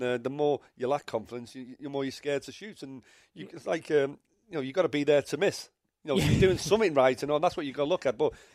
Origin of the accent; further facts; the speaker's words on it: Wales, United Kingdom; Unfortunately for me, you know, being Welsh, you know, where we didn't qualify.